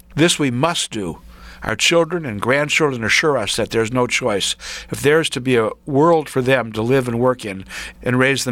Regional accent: Wisconsin, United States; I grew up in Wisconsin when Senator Joseph McCarthy was our senator.

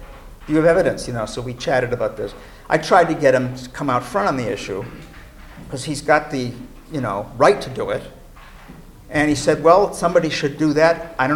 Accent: Chicago, Illinois, United States; I mean, I'm from Chicago. Nobody has to tell me that Democrats steal elections.

